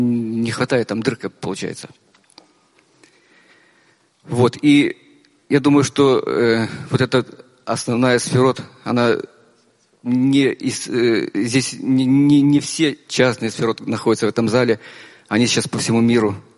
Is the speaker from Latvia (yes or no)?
yes; Latvia; Я приехал из Латвии.